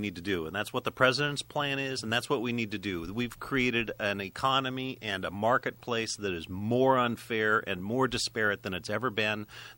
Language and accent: English; Iowa, United States; I grew up in Iowa as a middle-class kid